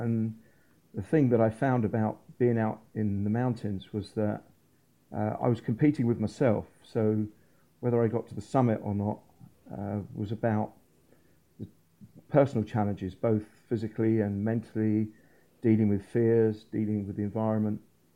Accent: London, United Kingdom; I grew up in South London. My family were all market traders.

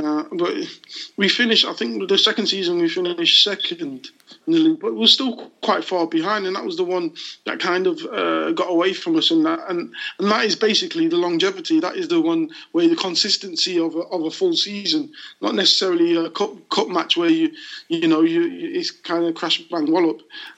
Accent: Leicester, East Midlands, United Kingdom; I'm from Leicester, so I was born and raised in Leicester. I didn't know anything else.

